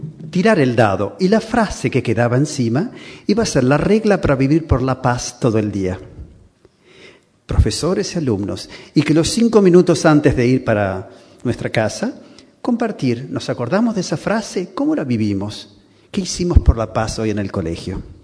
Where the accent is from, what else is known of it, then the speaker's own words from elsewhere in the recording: Uruguay; moved away; also born or lived in Palestine / Israel / Lebanon / Iraq; Creo que se siente de mi acento que soy del Uruguay, no soy español. Pero he vivido mis últimos 30 años en los países árabes de Oriente Medio.